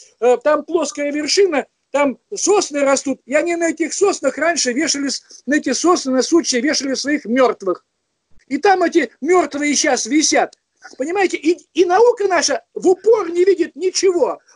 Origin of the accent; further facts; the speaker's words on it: Kemerovo Oblast, Russia; Кемеровскую область, вот я там вырос в Кемеровской области